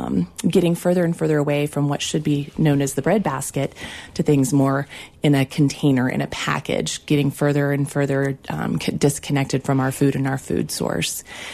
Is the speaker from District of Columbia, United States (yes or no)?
no; Kansas, United States; I was born and raised in Kansas, and my idea of a diet at that time was being kind of a latchkey kid.